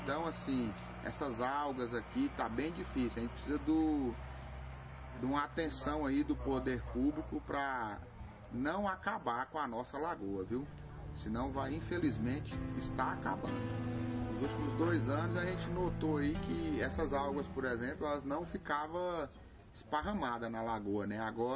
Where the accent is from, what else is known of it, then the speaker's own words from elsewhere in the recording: Formosa, Brazil; Eu nasci aqui em Formosa, me criei aqui, então eu estou com 39 anos